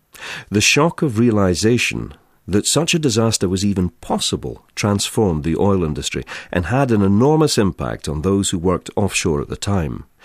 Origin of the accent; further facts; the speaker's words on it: Aberdeen, Scotland, United Kingdom; There's a rose garden in my hometown of Aberdeen.